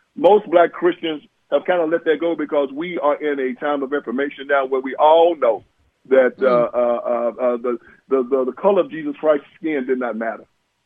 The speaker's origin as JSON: {"language": "English", "country": "United States", "said": "I know I'm an American"}